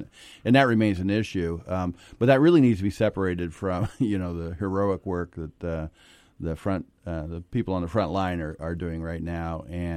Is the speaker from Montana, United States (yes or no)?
no; California, United States; I spent many a night growing up in Southern Humboldt in the dark.